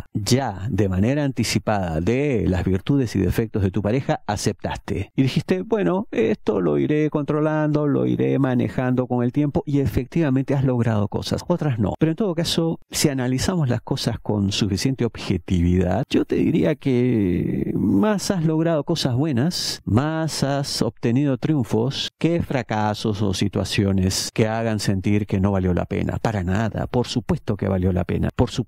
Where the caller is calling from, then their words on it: Buenos Aires Province, Argentina; yo le hablo de la provincia de Buenos Aires